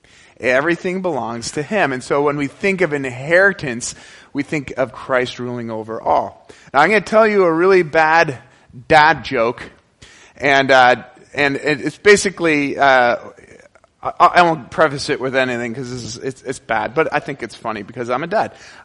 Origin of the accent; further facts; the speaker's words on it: Canada; Now, I want to share with you a concept that I understand more as a Canadian, and so I want to share that with you.